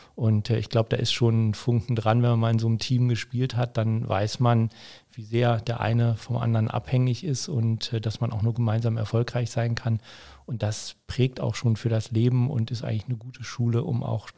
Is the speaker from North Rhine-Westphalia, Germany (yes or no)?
no; Hannover, Lower Saxony, Germany; also born or lived in Langenhagen; Ja, ich bin in Hannover geboren und bin die ersten 12 Jahre in Hannover, die nächsten 12 Jahre in Langenhagen aufgewachsen und seitdem wohne ich wieder in Hannover. Von daher in der Region Hannover fest verwurzelt und bin eigentlich nie hier richtig rausgekommen.